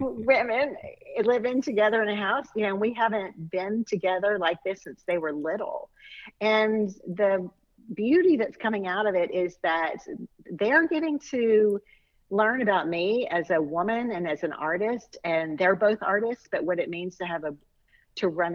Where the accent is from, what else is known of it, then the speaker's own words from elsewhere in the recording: Abbeville, Louisiana, United States; I grew up in South Louisiana, in Abbeville, Louisiana, and I did have some distant relatives that lived in North Louisiana